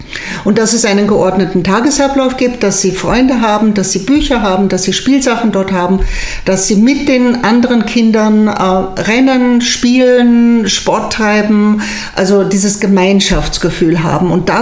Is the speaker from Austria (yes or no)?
yes; Austria; bei uns in Österreich, selbst wenn man die Schule abbricht, wenn man sagt, freut mich alles nicht, du verhungerst nicht.